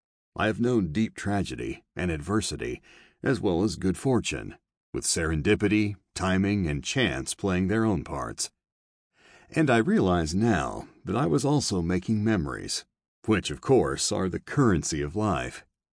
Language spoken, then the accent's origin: English; New York City, New York, United States; Some of the earliest lessons I learned growing up in New York City, and later as a student at Yale, were to always keep an open mind